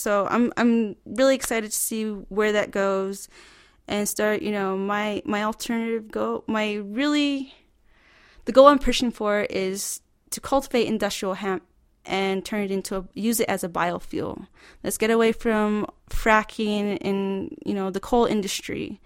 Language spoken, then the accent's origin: English; United States; being Native American, I grew up on the land, and that's how I was taught.